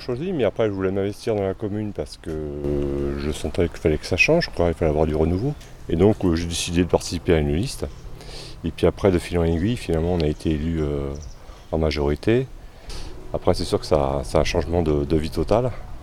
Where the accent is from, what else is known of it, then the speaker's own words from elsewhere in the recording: Orléans, Centre-Val de Loire, France; moi je suis natif d'Orléans voilà, à l'origine.